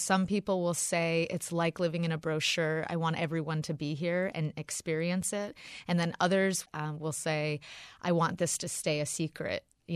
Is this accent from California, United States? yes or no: no; Barnard, Vermont, United States; also born or lived in abroad; And I grew up in Barnard, so did my brother, and we both left and did college elsewhere and lived abroad. But Vermont was always a draw for me.